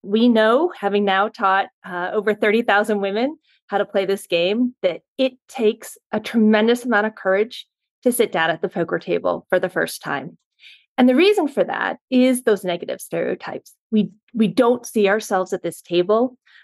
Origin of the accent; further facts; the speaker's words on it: Maine, United States; Myself, I grew up in Maine. I grew up in a really fantastic small town